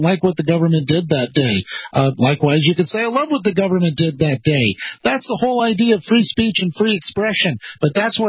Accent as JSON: {"language": "English", "region": "California", "country": "United States", "tie": "born or raised there", "said": "I mean, I grew up around Disneyland. I'm about 15 minutes away from Disneyland here in Orange County, California."}